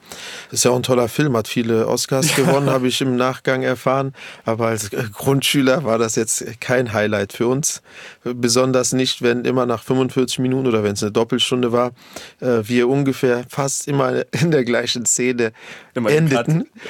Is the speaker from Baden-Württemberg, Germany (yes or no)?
no; Berlin, Germany; habe ich rund 10 Jahre in Kreuzberg gewohnt. Aber meine ersten Jahrzehnte waren in Neukölln. Wenn man mich heute fragt, wo ich herkomme, so nach dem Motto, wo ich wohne oder wo ich lebe, sage ich immer auch reflexartig Neukölln. Also ich bin schon Neuköllner.